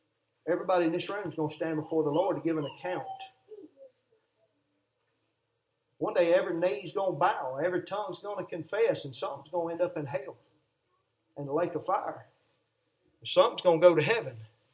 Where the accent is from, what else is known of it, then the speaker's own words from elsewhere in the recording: the South, United States; I'm from the South. I'm not a Northerner. I'm not a Yankee. We'll use that term. I'm raised up in the South.